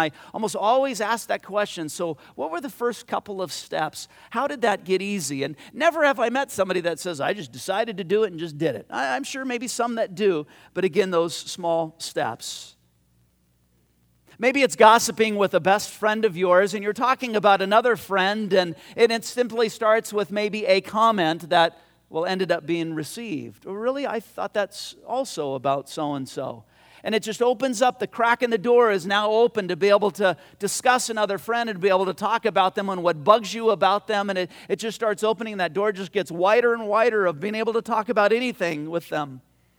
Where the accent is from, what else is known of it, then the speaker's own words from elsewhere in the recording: Whittier, California, United States; right across from our street where we grew up in Whittier was a lemon, it was the last part of the lemon orchard that a house hadn't been built on yet.